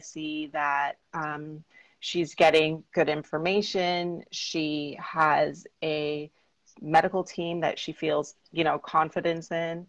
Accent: Toronto, Ontario, Canada; now in Brooklyn, United States; Absolutely. Toronto's my hometown. I miss it, but I do always check the weather in both places just to see what's happening.

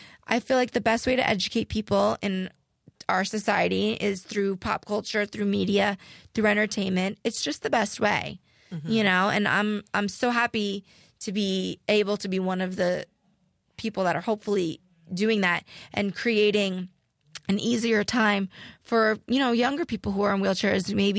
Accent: New Jersey, United States; And, you know, yeah, I am from New Jersey, and I am Italian, and I am in a wheelchair.

